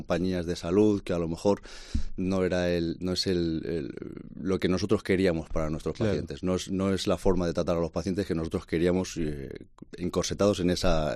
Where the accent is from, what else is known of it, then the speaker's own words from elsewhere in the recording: Leganés, Community of Madrid, Spain; now in Segovia, Spain; No, soy de Leganés, de Madrid.